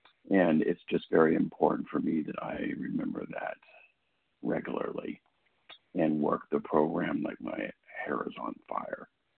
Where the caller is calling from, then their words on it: California, United States; California.